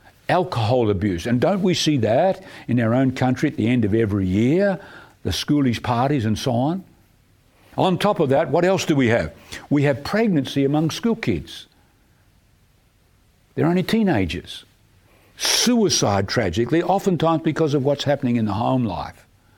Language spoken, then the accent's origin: English; Perth, Western Australia, Australia; when I was a kid growing up in Perth in Western Australia, in summertime we'd go sleep outside because it gets hot in Perth.